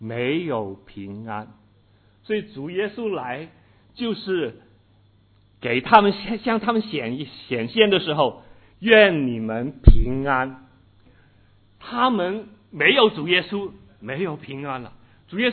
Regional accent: Hong Kong; moved away; 我之前是从香港来的，香港97之前呢，我们就常常听到50年不变

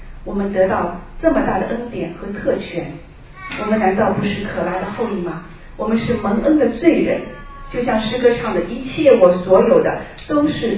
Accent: China; 我们中国人啊都很喜欢流芳百世。

